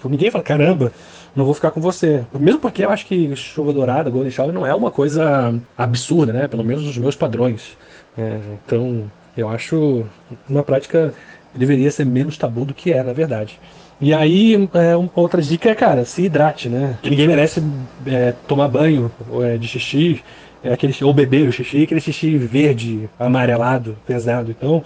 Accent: Rio de Janeiro, Brazil; Eu sou do Rio de Janeiro, tenho lá na faixa dos 30 e vral anos, hétero, né, cis.

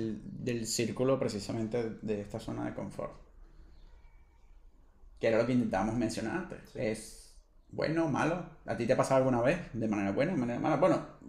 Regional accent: Venezuela; moved away as an adult; also born or lived in Colombia; now in Spain; me impactó emocionalmente más cuando salí de Colombia para España que cuando salí de Venezuela a Colombia.

